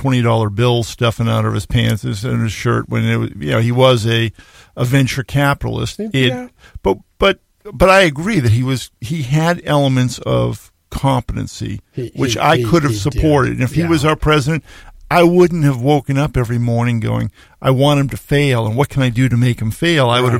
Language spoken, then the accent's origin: English; Massachusetts, United States; I grew up outside of Boston in the shadow of the Kennedy compound